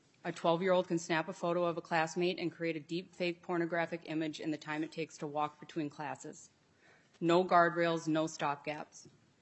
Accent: Otsego, Minnesota, United States; I'm from Otsego, Minnesota.

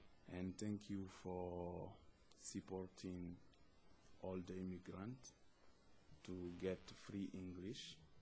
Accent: Guinea; English is a second language; moved away as an adult; now in United States; I'm from Guinea. I have been here 1 year and a half.

